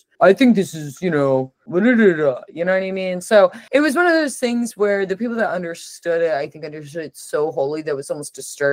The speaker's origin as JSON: {"language": "English", "region": "Oklahoma", "country": "United States", "tie": "born or raised there", "said": "I grew up right outside of Tulsa, public education system."}